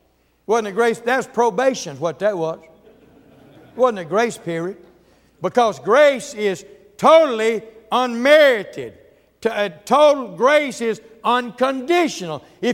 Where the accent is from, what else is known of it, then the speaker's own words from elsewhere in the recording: Mississippi, United States; this is the way I was raised down there in Mississippi.